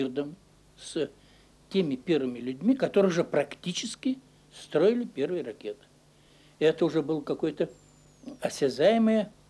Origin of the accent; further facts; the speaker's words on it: Nizhny Novgorod, Nizhny Novgorod Oblast, Russia; жизнь Горького, земляка, он нижегородец, я нижегородец